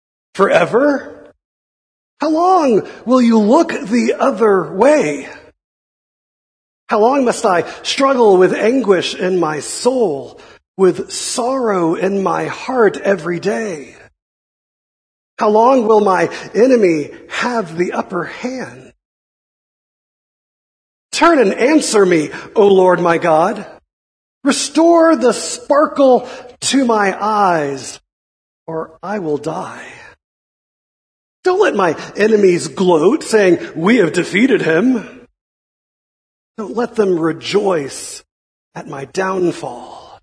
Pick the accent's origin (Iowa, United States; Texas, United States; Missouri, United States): Texas, United States; also born or lived in Florida; Now, I was born in Florida and moved to Texas, you know, 10 or 11 years of age.